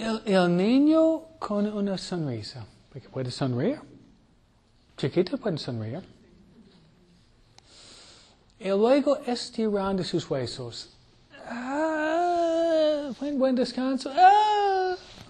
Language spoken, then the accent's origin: Spanish; New York, United States; Fue un judío, nació judío, y practicaba en de donde vengo yo, Nueva York.